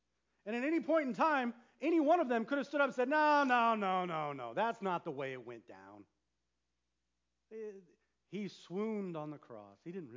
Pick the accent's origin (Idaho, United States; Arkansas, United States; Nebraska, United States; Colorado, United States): Nebraska, United States; I grew up in Nebraska. I was like, wow, you Californians don't know nothing.